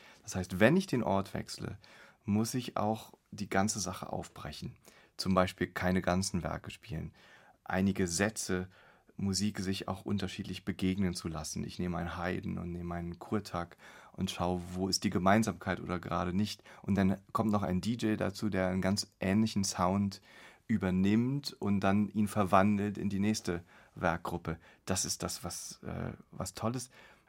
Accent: East Germany, Germany; ich bin in der DDR aufgewachsen mit den … Platten irgendwie

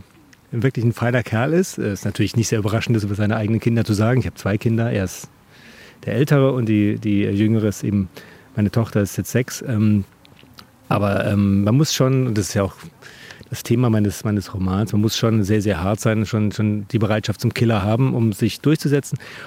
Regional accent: Baden-Württemberg, Germany; ich komme aus dem Süden, aus Baden, wo ich lange Jahre Mitglied des TC Bühlertal war

